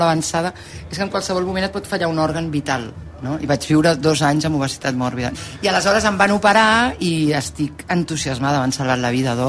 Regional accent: Albons, Catalonia, Spain; Portar-nos en un poble de l'Empordà absolutament extraordinari, que és el meu poble, que es diu Albons

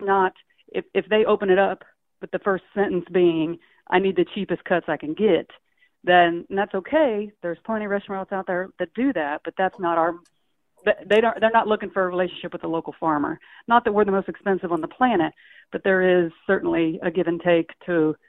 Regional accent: Indiana, United States; I grew up on in Indiana. I joke that we just raise pigs, corn, and basketball players in Indiana.

